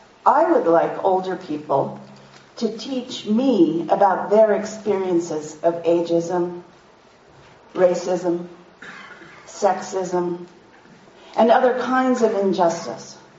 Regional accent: Pennsylvania, United States; my parents and my own childhoods growing up in Amish and Mennonite communities in central Pennsylvania.

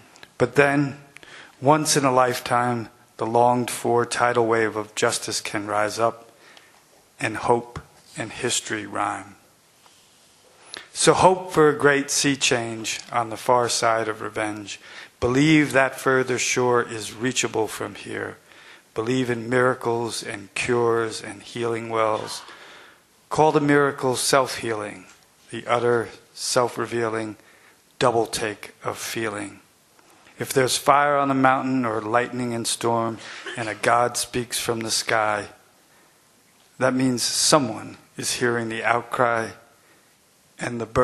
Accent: Ireland; I'm Irish, so I tend to feel guilty.

